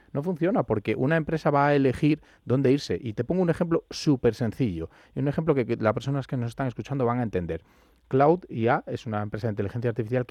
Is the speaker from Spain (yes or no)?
yes; Spain; también es cierto que soy español, entonces como español, pues evidentemente a los españoles nos viene mejor que a los alemanes.